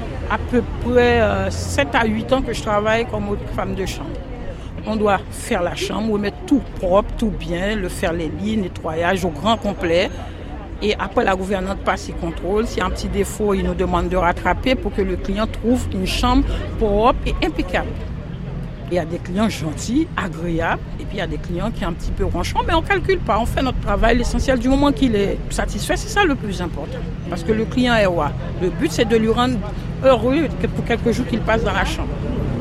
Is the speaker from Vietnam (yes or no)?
no; Haiti; now in France; c'est pas par rapport à là où j'ai grandi, mon pays, on dit toujours c'est mieux que rien. Je suis d'origine haïtienne, naturalisée française.